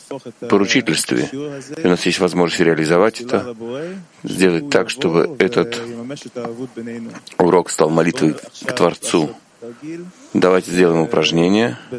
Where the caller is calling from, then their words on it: New York, United States; Здравствуйте, дорогие товарищи, мы говорим из Нью-Йорка.